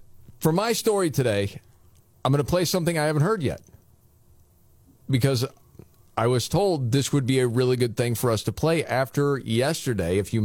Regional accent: Midwest, United States; See, Scott and I from growing up in the Midwest.

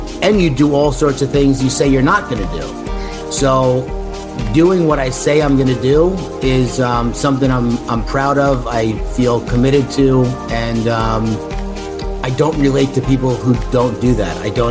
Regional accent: New York, United States; I'm from Long Island, but I consider myself a New Yorker.

